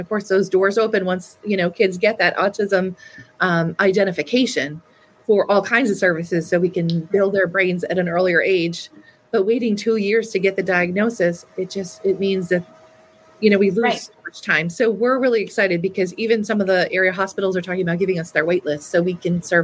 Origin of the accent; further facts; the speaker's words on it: Northeast, United States; now in St. Louis, United States; I come from the Northeast, you know, where I spent most of my life and my career. And then I was in Chestertown, Maryland